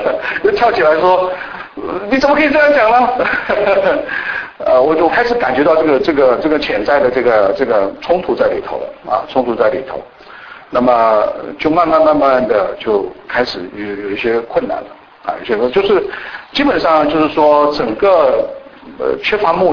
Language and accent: Chinese; China; 其实大陆的弟兄姊妹是不愿意，虽然我们是从小是在斗争的环境里长大的啊